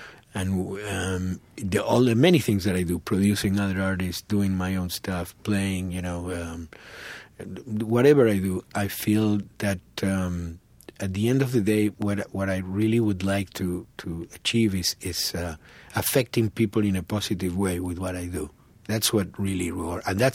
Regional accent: Argentina; you know, I came from Argentina to look at the world

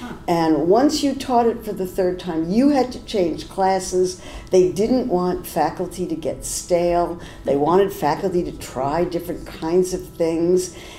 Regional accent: Berkeley, California, United States; I didn't really understand the difference between Democrats and Republicans, because I came from Berkeley and we thought they were all the same.

